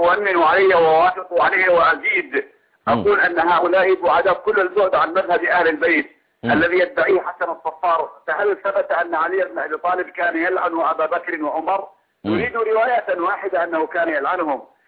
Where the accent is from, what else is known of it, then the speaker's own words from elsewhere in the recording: Yemen; عندنا في اليمن